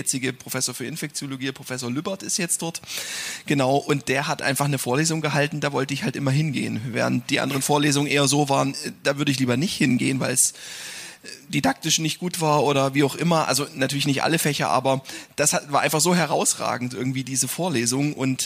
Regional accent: Görlitz, Saxony, Germany; In Görlitz, wo ich herkomme, ja, dort aus der Region.

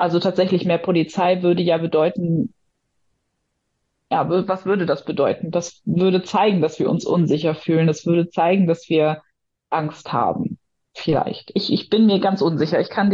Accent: Bremen, Germany; Und ich komme selber aus Bremen, das heißt, ich kenne Großstadt, und vermisse es manchmal, muss ich sagen.

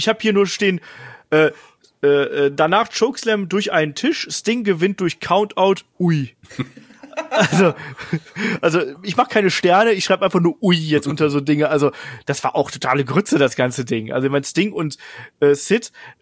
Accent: Cologne, North Rhine-Westphalia, Germany; Als Kölner, Karneval, Kamelle und so ist ja auch bald um die Ecke.

